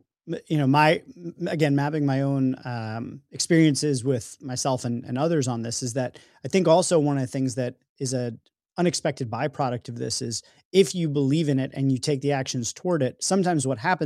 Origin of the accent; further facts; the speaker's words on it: New York, United States; I mean, I'm from New York, so like pizza is just life.